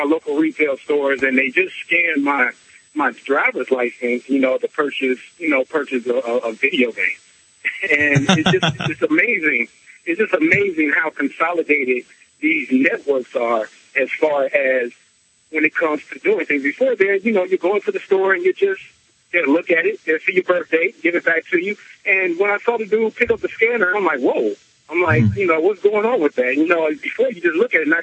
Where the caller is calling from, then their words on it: Chicago, Illinois, United States; Yeah, I'm calling it from Chicago, where we're getting 10 inches of global warming.